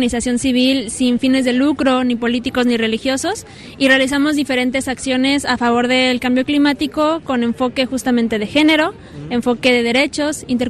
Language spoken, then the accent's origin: Spanish; Oaxaca, Mexico; soy mexicana del estado de Oaxaca